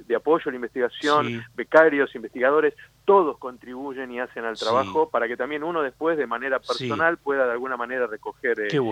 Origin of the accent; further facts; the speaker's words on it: Buenos Aires, Argentina; Yo, digamos, como porteño me acerqué a esta región porque era el lugar, digamos, donde se encontraba la vida silvestre que a mí me interesaba estudiar.